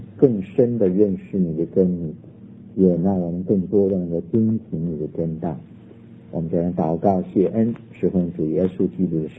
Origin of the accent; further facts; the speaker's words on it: China; 所以我们中国人都晓得一句话说，助人为快乐之本。